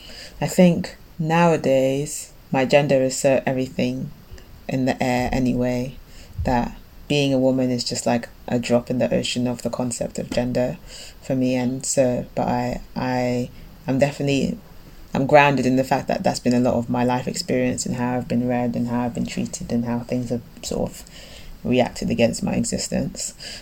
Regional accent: London, United Kingdom; So it didn't even feel, as a Londoner, it didn't even feel like

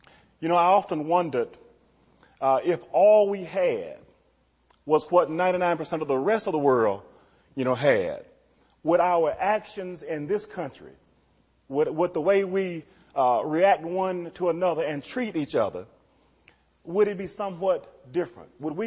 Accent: Southern United States, United States; I'm from the South, you see.

